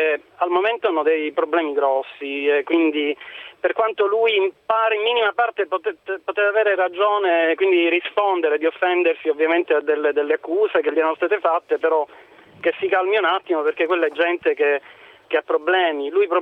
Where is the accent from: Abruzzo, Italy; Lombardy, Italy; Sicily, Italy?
Sicily, Italy; Palermo; now in Rome, Italy; da Roma, però sono di Palermo, abito a Roma da 10